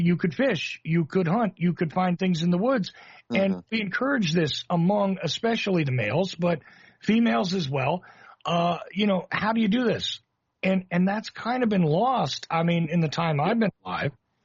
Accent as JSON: {"language": "English", "region": "Northeast", "country": "United States", "tie": "born or raised there", "lives_now": "Macon, United States", "said": "It's not where I grew up, but I grew up in the Northeast, New York, New Jersey area"}